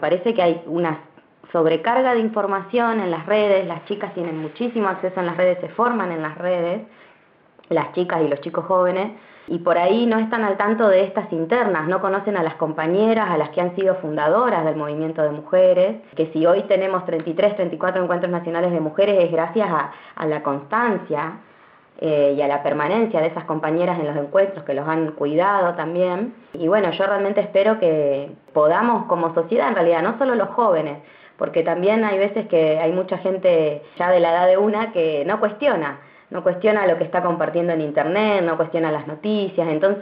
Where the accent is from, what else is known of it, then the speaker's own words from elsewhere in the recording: Río Negro, Argentina; Somos mujeres de los Menucos, de Maquinchao y de Jacobasi, que digamos formamos parte de la Línea Sur. La Línea Sur es una ruta que une lo que es Bariloche con San Antonio Oeste.